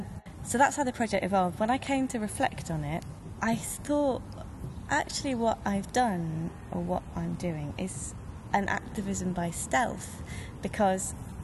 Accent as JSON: {"language": "English", "region": "Wales", "country": "United Kingdom", "said": "I come from Mid Wales, and they've never offended me. Those are my landscapes"}